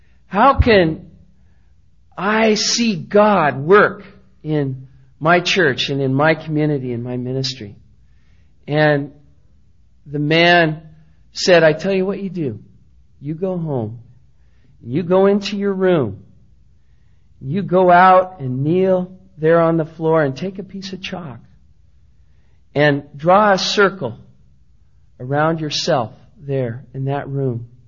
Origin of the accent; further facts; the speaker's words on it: Seattle, Washington, United States; Now, I'm from Seattle. I'm from the Northwest. A lot of people think it's just next to the North Pole.